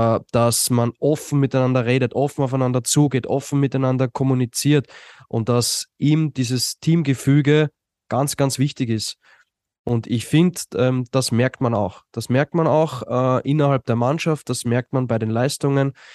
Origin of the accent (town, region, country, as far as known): Austria